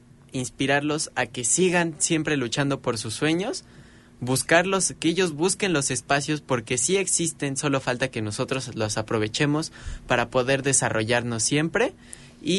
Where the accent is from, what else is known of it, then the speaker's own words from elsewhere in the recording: Puebla, Mexico; Sí, soy poblano y orgullosamente mexicano.